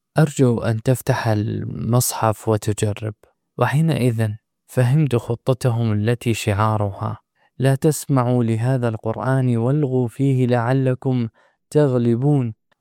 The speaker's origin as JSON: {"language": "Arabic", "region": "Upper Egypt", "country": "Egypt", "tie": "born or raised there", "said": "وقد كان في بلدتي بالصعيد من كان يحفظه"}